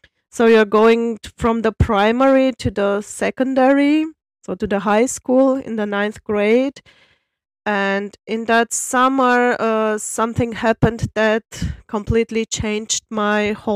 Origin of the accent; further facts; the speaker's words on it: Brasov, Brașov County, Romania; now in Frankfurt, Germany; I am a teacher in Frankfurt, Germany, but I'm originally from Romania, from Brasov, from the beautiful city of Brasov, which is in Transylvania.